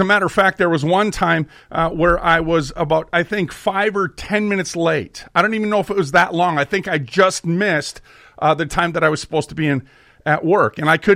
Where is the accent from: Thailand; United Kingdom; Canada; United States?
United States; Minneapolis, Minnesota; We were raised in North Minneapolis. That was the majority of it. That was the hood.